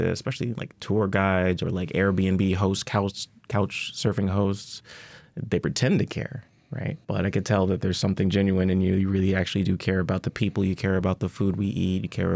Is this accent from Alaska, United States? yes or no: yes; Alaska, United States; I'm pretty sure I was the only one born and raised in Alaska in that group.